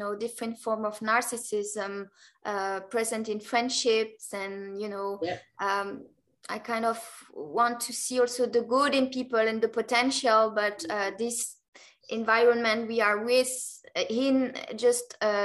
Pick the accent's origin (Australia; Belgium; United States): Belgium; So I grew up in Belgium, in a small town, and I'm back there actually, living there for a few years now.